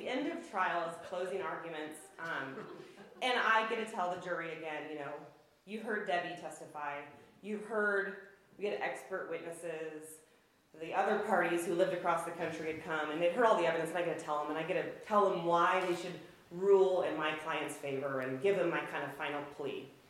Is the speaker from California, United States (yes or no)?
no; McCall, Idaho, United States; I mean, I'm from McCall, but Council's a small town. It's not far away.